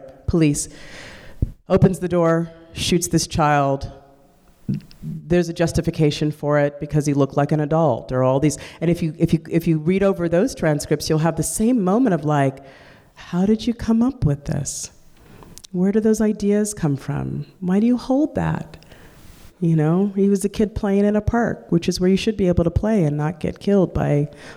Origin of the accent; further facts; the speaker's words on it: Oakland, California, United States; As a black woman, I was raised in Oakland, California. My parents were revolutionaries in the 60s.